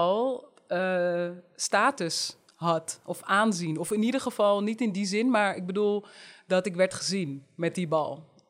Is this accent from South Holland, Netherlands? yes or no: no; Uithoorn, North Holland, Netherlands; ik ben opgegroeid in Uithoorn, dus net buiten Amsterdam. En dan woonde ik in een flat, in de Monet-flat, 10 verdiepingen.